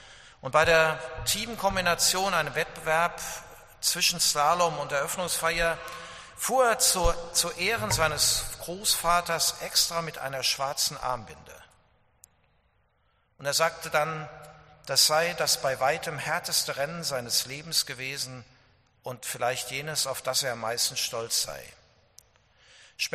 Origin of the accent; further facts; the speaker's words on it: Dillenburg, Hesse, Germany; mitten im Wald in Dillenburg, wo ich herkomme.